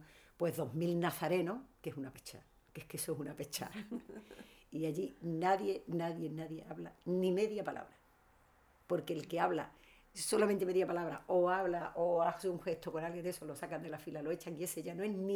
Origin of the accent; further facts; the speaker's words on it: Seville, Andalusia, Spain; y mira que yo soy sevillana